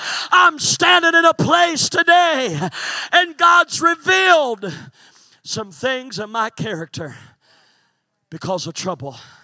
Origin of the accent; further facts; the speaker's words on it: the Ozarks, United States; see, I grew up in the Ozarks, and we had something that was called a fox hunt.